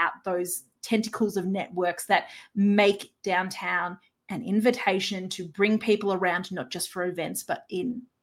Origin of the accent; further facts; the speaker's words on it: Australia; now in Vancouver, Canada; I am from Australia.